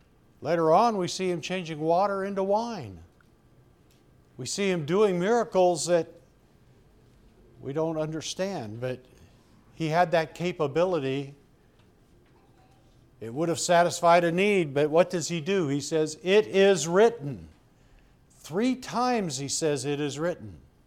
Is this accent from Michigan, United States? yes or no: no; Washington, United States; I grew up in Washington State, and apples are plenteous and they always look good.